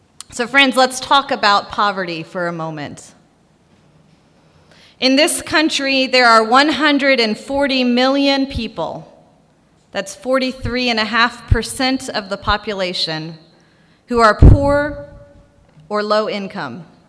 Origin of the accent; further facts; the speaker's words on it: Indiana, United States; now in Tennessee, United States; I'm originally from Indiana, but I've been living and serving here in Tennessee for over 2 years now.